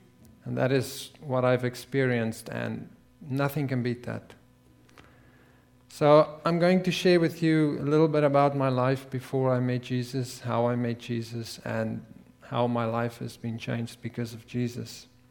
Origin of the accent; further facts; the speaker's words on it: South Africa; moved away as an adult; And I'm from South Africa. I have moved here about a year ago. Yeah, I was a welding inspector back in South Africa, and I was born there